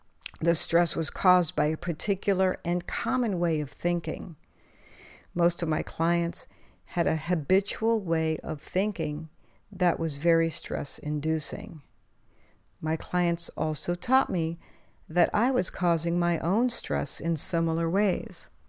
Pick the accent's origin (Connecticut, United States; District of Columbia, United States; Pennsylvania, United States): District of Columbia, United States; Washington; I grew up in Washington, D.C. and went to public schools there and continued on to college